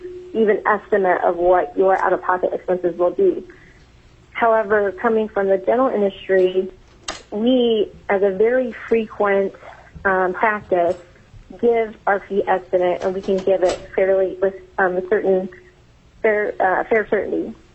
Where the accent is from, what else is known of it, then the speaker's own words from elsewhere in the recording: Delta Junction, Alaska, United States; now in Fairbanks, United States; from Fairbanks, Alaska. I am in general practice. I grew up in Delta Junction. I moved back to Fairbanks